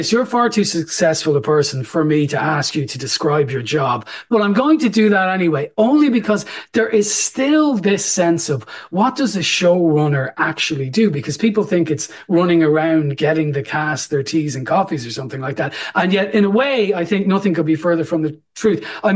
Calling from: Dublin, Leinster, Ireland; I am in from Dublin, Ireland.

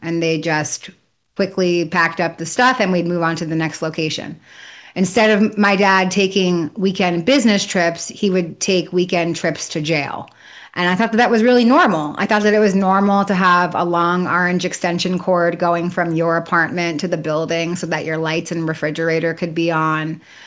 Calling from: Brooklyn, New York, United States; My name's … I'm dialing in from Brooklyn, New York.

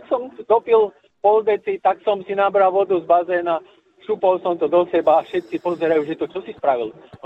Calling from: Žarnovica, Banská Bystrica Region, Slovakia; Cestujem, teraz som pri Žarnovici.

